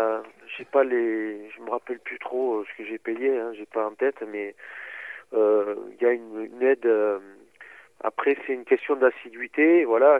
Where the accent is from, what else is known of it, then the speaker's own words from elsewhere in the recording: Mauléon, Nouvelle-Aquitaine, France; born there; je suis né à Mauléon. Et bon, malheureusement, mes parents n'ont pas appris le basque. Mes grands-parents n'ont pas parlé le basque à ma mère.